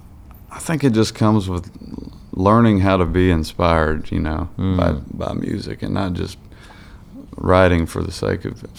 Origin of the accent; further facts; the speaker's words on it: Pendleton, Indiana, United States; I'm from Pendleton, Indiana, man.